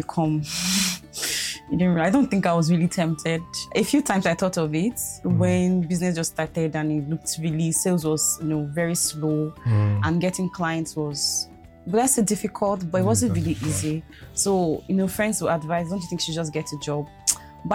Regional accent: Benin City, Edo, Nigeria; I'm from Benin, Edo State, Nigeria.

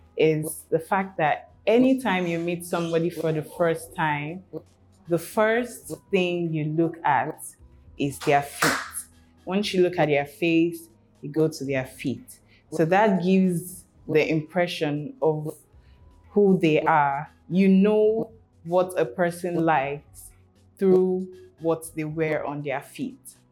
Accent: Ondo, Nigeria; I am an entrepreneur from Ondo State.

